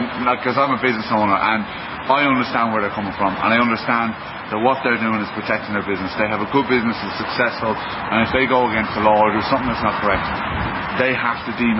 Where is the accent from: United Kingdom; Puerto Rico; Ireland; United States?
Ireland; Galway, Connacht; and a restaurant in Galway, in my hometown, won't let me into the restaurant.